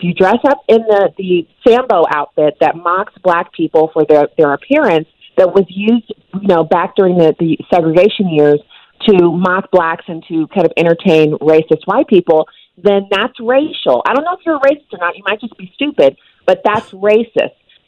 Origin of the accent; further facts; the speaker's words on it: Germany; I grew up in Germany, and we had one channel, Armed Forces Radio, and then we had Armed Forces Network, which is a TV.